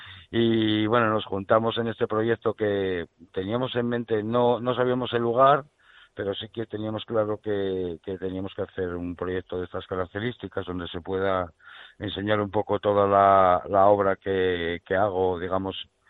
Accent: Oviedo, Asturias, Spain; a pesar de sentirme bastante profeta en mi tierra aquí en Oviedo

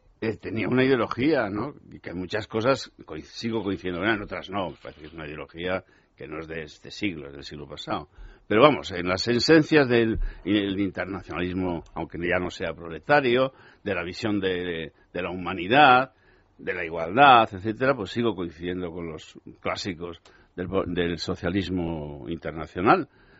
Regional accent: Santander, Cantabria, Spain; born there; Nosotros ni siquiera los que venimos de allí, pero hemos nacido, por ejemplo, como yo, en Santander, no tenemos nada que ver con el nacionalismo.

